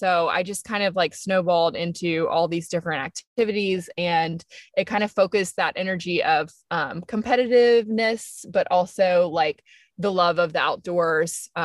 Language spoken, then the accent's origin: English; Huntsville, Alabama, United States; So I grew up in Huntsville, Alabama. I grew up playing soccer my entire life.